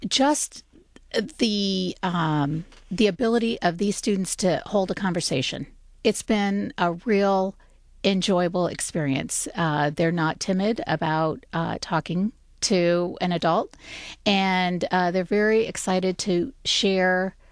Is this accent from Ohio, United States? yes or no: yes; Ohio, United States; I tell them that we're not too far from Ohio. We came from Northwest Ohio, so just 2 hours away.